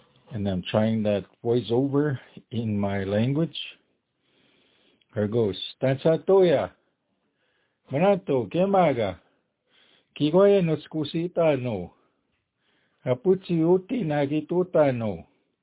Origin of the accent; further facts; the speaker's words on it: Loon Lake, Saskatchewan, Canada; I'm from Loon Lake, Saskatchewan, and I'm fluent in Cree.